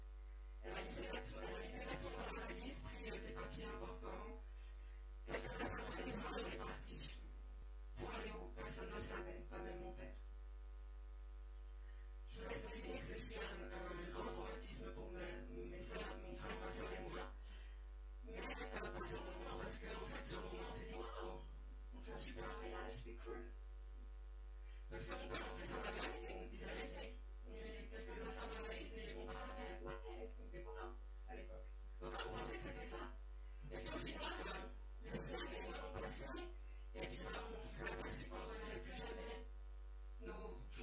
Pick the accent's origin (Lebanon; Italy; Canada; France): France; ma famille a vécu jusqu'à mes 5 ans en région parisienne. Ah oui, pour ceux qui ne savent pas, nous, quand même, on est français.